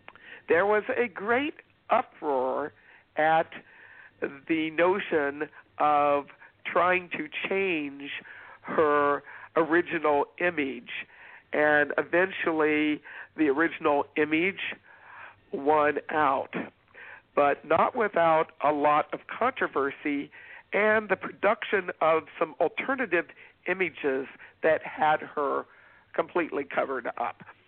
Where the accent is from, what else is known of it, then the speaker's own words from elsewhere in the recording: Virginia, United States; And I grew up in Virginia, I'm native Virginian, and am well acquainted with her image.